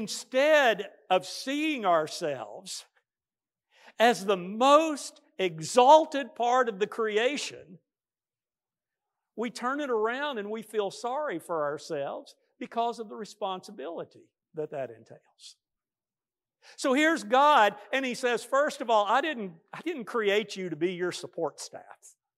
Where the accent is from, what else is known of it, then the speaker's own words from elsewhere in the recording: United States; And I tell you, as an American, I love it.